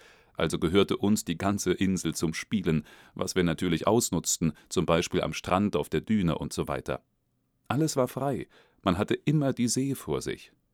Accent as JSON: {"language": "German", "town": "Helgoland", "region": "Schleswig-Holstein", "country": "Germany", "tie": "born or raised there", "said": "ist meine Heimat. Dort wurde ich 1924 geboren. Helgoland ist eine besondere Heimat, nicht wie die Großstadt Hamburg oder so etwas. Helgoland ist die einzige Hochseeinsel Deutschlands. Ich verbrachte auf Helgoland meine ganze Kinderzeit."}